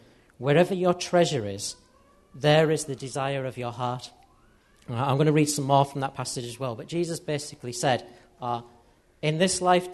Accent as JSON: {"language": "English", "country": "United Kingdom", "said": "As British people in Western society"}